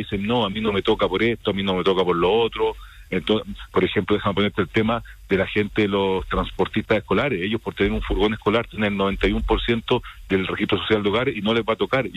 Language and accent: Spanish; Pedro Aguirre Cerda, Santiago Metropolitan Region, Chile; Pero yo que así me crié y vivo en Pedro Aguirre Cerda